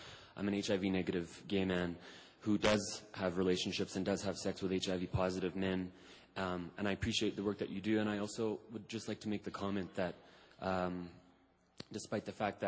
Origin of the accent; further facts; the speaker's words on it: Ottawa, Ontario, Canada; I'm from Ottawa, Canada.